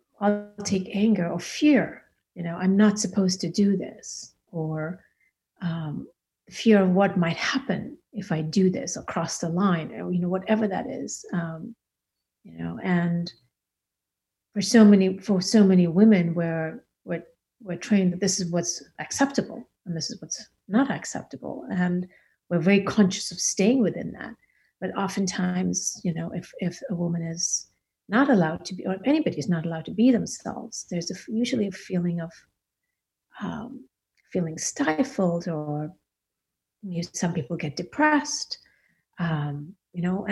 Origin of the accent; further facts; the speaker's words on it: India; the opportunity to reevaluate the beliefs I had grown up with as an Indian woman and what had defined me as an Indian woman.